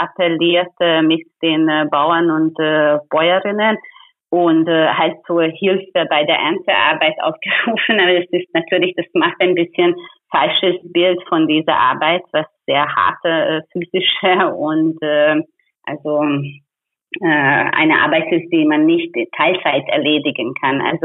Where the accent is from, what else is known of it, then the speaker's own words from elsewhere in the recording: Hungary; Also ich komme aus Ungarn